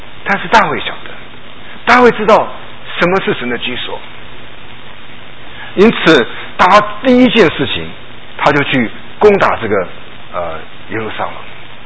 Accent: Taiwan; moved away as an adult; now in Houston, United States; 我是台湾长大的哈，所以我蒙恩得救呢也是在台湾。我一直到24岁的时候才到美国来

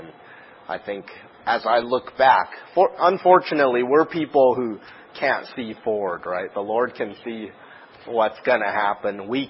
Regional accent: Seattle, Washington, United States; I'm from Seattle, so I'm a big Seattle sports fan

